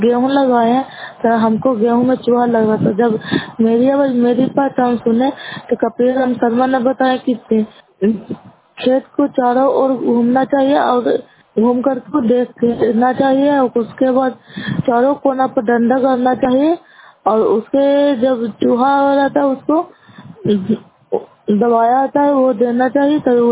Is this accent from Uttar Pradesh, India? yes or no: no; Bihar, India; नालंदा जिला नगर नौसा ब्लॉक पंचायत के निवासी हूँ।